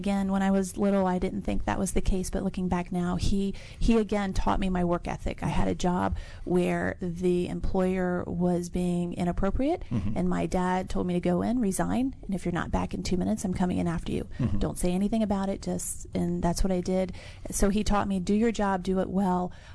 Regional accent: Ashburn, Virginia, United States; also born or lived in Leesburg; I was born in Leesburg, Virginia, so I'm a local girl. And I was raised in Ashburn, Virginia.

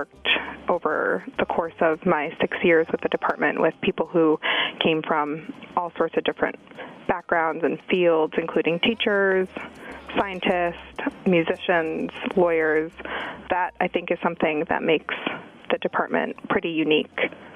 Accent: Midwest, United States; I'm from the Midwest, first generation college student, grew up speaking Spanish

